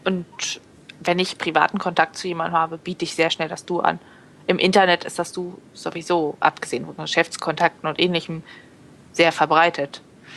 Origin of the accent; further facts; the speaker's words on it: Berlin, Germany; Ich komme aus dem Großraum Berlin und das gibt's nicht.